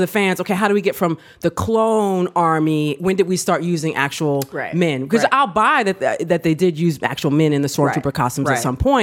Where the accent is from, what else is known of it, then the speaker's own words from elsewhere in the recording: New York, United States; So over the holidays, of course, I'm originally from New York. Mm-hmm. So I went home to visit the family.